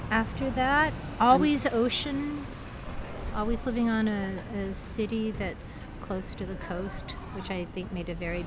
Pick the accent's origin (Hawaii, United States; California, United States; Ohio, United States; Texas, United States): Hawaii, United States; born there; Sort of. I was born in Hawaii.